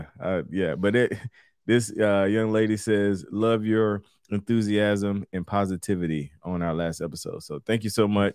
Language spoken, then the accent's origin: English; Turkey, North Carolina, United States; I'm from Turkey, North Carolina, which is a very small town.